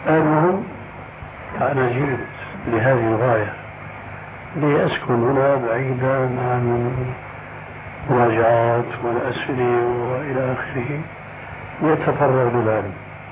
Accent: Syria; moved away as an adult; فأنا خروجي من سوريا إلى لبنان كان في ظرف المهلة اللي حددوا لي إياه

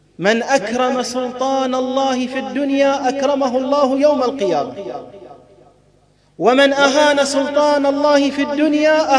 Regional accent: Bahrain; فاللهم إنا نستودعك بلادنا البحرين

